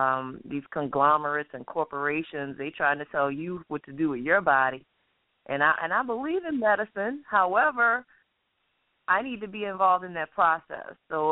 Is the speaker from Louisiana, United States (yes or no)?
yes; New Orleans, Louisiana, United States; born there; It's special to me that I was born in New Orleans, Louisiana, which is the birthplace of jazz and bounce and R&B